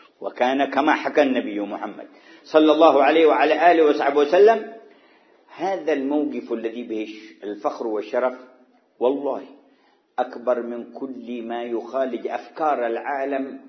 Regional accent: Hadramaut, Yemen; وكانوا يضربون المثل عندنا في حضرموت

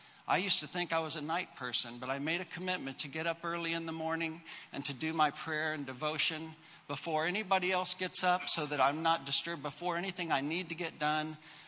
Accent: Missouri, United States; also born or lived in Indiana; Actually, I grew up in Missouri, and it later on went back to Indiana

